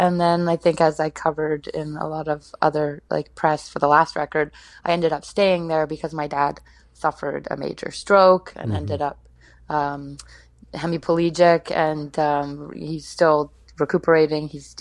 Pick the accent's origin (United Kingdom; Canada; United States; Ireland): Canada; Guelph, Ontario; also born or lived in Orillia; Of Orillia, which is my hometown before Guelph became my hometown at 12 years old.